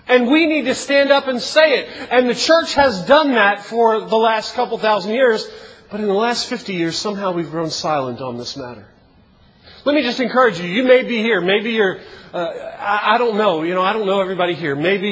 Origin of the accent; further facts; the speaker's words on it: Baltimore, Maryland, United States; I grew up in the inner city. I grew up in Baltimore. I grew up seeing some of that.